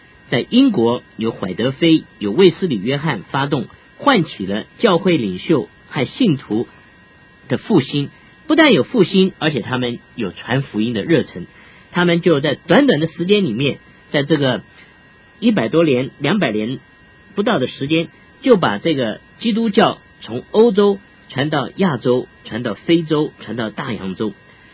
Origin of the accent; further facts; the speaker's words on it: China; 能够传给我们中国人